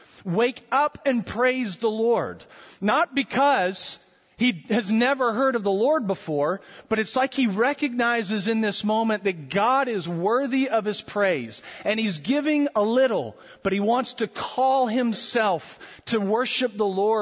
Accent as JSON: {"language": "English", "region": "Florida", "country": "United States", "lives_now": "Louisville, United States", "said": "it snowed here in Louisville. And my family, we are from Florida, and we haven't quite gotten over the fact that it snows."}